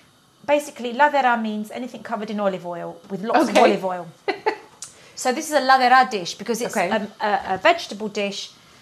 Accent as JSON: {"language": "English", "region": "England", "country": "United Kingdom", "tie": "born there", "said": "Well, I'm English. I was born here."}